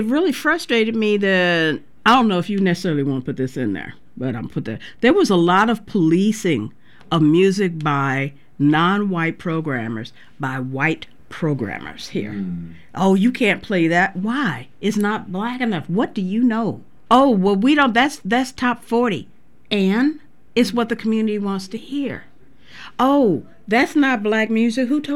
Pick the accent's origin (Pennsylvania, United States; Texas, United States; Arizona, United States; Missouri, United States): Missouri, United States; St. Louis; growing up in St. Louis, Missouri, which I did, and listening to primarily white stations